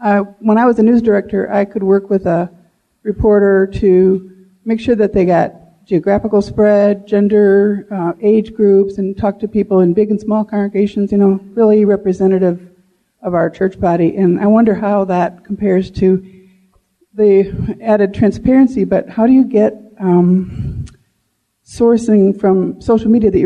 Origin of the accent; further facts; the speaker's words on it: Texas, United States; I'm from North Central Texas.